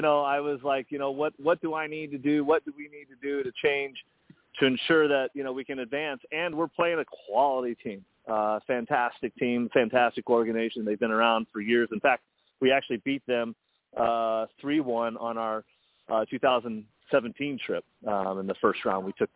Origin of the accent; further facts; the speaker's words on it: Colorado, United States; now in Baltimore, United States; And to your point, you know, I grew up in Colorado, and, you know, I heard growing up the Bays